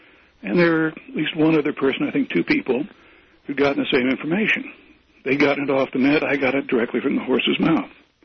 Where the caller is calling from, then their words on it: Colorado Springs, Colorado, United States; Yeah, I'm calling from Chicago Springs down here.